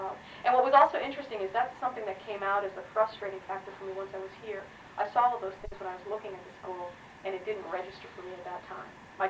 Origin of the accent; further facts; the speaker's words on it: New Jersey, United States; I grew up, I was born in New Jersey and I graduated high school in New Jersey, though I spent some time in there out of the state of New Jersey.